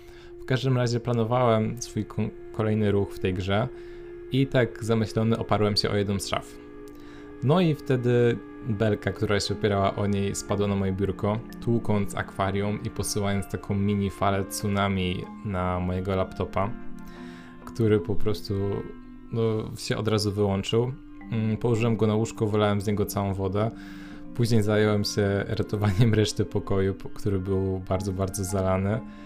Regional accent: Poznań, Greater Poland Voivodeship, Poland; now in Łódź, Poland; ja mieszkam aktualnie w Łodzi, ja pochodzę z Poznania

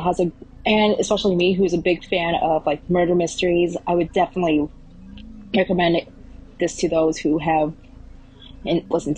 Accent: Staten Island, New York, United States; I am from Staten Island, New York, in the United States.

